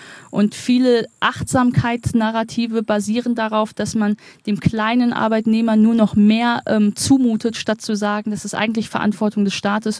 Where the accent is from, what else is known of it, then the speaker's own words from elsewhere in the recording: Wuppertal, North Rhine-Westphalia, Germany; in meiner Heimatstadt Wuppertal, die ja so eine Stadt von Vorindustrialisierung und jetzt eher Abgesang ist, dass es dort wahnsinnig viel Verschiedenheit gibt.